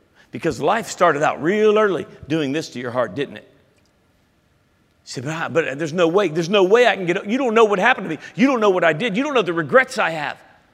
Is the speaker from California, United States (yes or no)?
yes; California, United States; Well, I'm from California. That offends me.